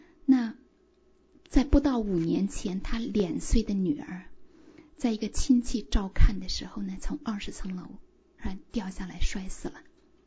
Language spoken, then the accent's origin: Chinese; China; 但是在葬礼后的第二天，也就是我们中国人过春节的那一天，那华人教会里面也有一个聚餐哈。